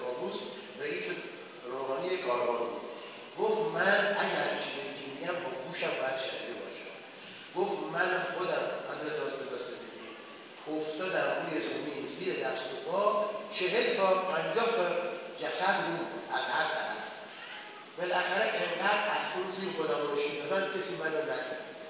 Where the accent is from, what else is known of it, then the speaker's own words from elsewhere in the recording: Afghanistan; گفتم من افغانی هستم.